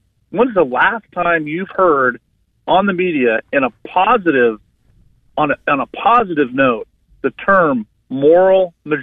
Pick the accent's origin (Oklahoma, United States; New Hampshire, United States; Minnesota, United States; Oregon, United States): Oregon, United States; Portland; I'm from Oregon, downtown Portland